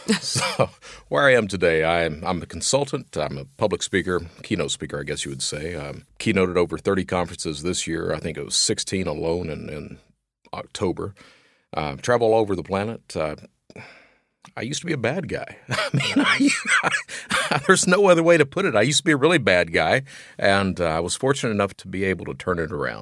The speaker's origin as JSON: {"language": "English", "region": "Kentucky", "country": "United States", "said": "I come from Eastern Kentucky, and Eastern Kentucky is one of these areas like the panhandle of Florida, parts of Louisiana"}